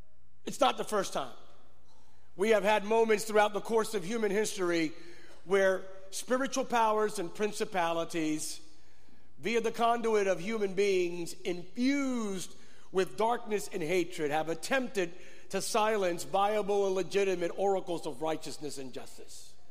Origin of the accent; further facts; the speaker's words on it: Puerto Rico; We're from Puerto Rico. Somos de Puerto Rico.